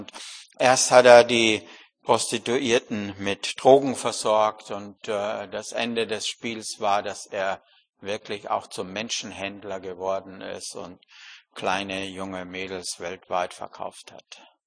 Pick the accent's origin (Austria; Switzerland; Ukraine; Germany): Austria; moved away; Nun bin ich ja Österreicher. Was glaubt ihr, wie oft ich gedacht habe, ich gehe wieder heim.